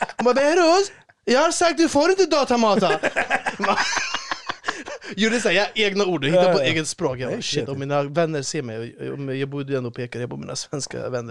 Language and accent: Swedish; Sweden; Men jag är också född i Sverige, uppvuxen på en ganska svensk ort. Liksom. Så jag har alltid känt mig väldigt, väldigt svensk.